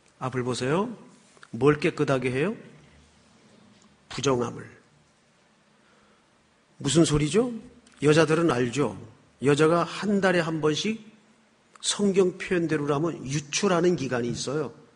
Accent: Daegu, South Korea; 저는 어릴 때 그 대구에서 어린 시절을 지냈는데

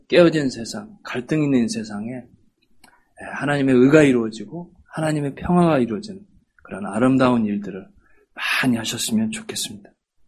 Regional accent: Yeonggwang, South Jeolla, South Korea; born there; 저는 전라남도 영광 거룩한 법 거룩할성 어구포 거룩한 법이 있는 포구에서 태어났습니다.

